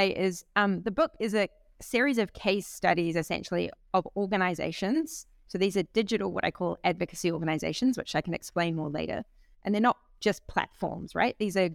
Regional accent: New Zealand; They're in like Germany and they're in New Zealand, my home country.

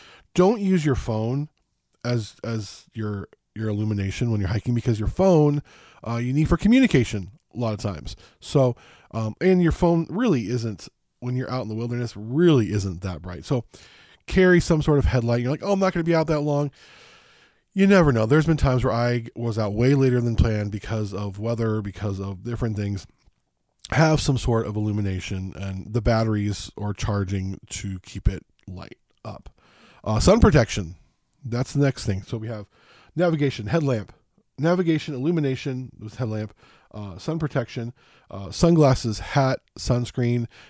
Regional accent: California, United States; also born or lived in Las Vegas; I grew up in Southern California, Las Vegas. Rain took a lot of time for me to get used to.

